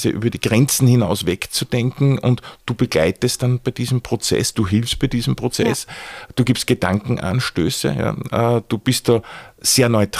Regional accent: Austria; die durchaus bekannt sind bei uns in Österreich

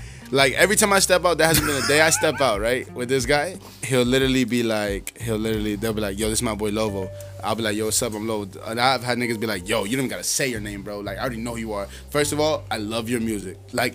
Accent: Georgia, United States; also born or lived in Colombia; Yeah, but I was born in Columbia.

